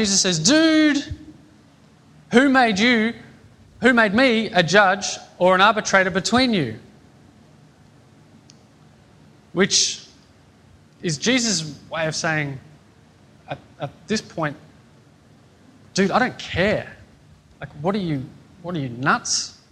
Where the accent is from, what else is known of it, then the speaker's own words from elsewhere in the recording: Australia; born there; Because I was born in Australia in the right century.